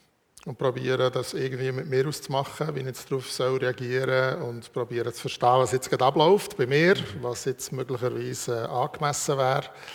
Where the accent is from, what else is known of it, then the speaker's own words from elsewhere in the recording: Belp, Bern, Switzerland; also born or lived in Eggiwil / Kerzers; An verschiedenen Orten, weil mein Vater war Prediger und dann wurde er versetzt worden. Also im Eggiwil, im Emmental, das waren so meine ersten Jahre, dann vor allem in Belp, also in der Nähe von Bern. Und noch kurz in Kerzers, dann im Berner Seeland